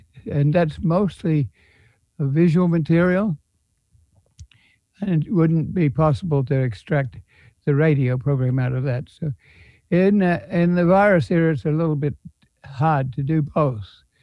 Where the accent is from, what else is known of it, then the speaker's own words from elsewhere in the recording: Australia; We started out, I came from Australia.